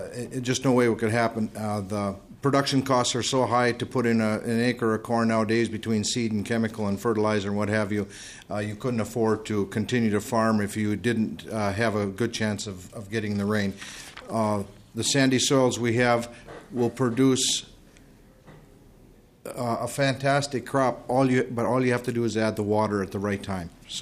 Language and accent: English; Staples, Minnesota, United States; I'm from Staples, Minnesota, about 150 miles northwest of here in Wadena County.